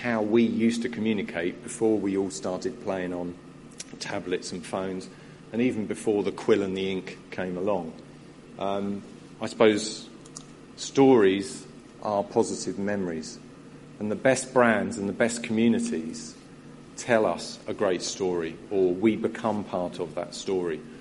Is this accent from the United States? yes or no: no; Brighton, South East England, United Kingdom; I'm from Brighton. I'm from Sussex.